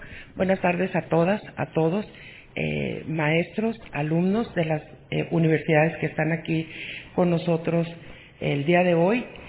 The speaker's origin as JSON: {"language": "Spanish", "country": "Mexico", "said": "personas que son también, como nosotros, mexicanas y mexicanos."}